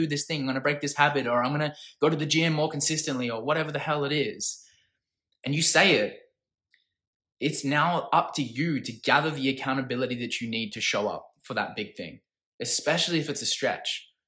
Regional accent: Perth, Western Australia, Australia; I'm from Perth, Max, Western Australia.

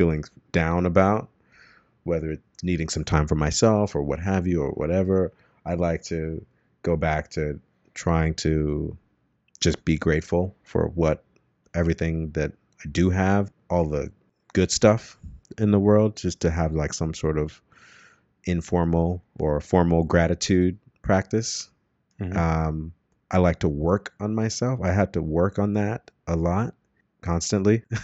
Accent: Chicago, Illinois, United States; But, you know, I was from Chicago, and, you know, he was a community organizer in Chicago

